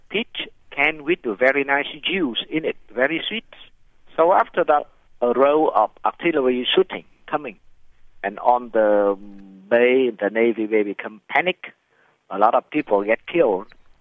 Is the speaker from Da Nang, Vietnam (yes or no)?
yes; Da Nang, Vietnam; my hometown in Da Nan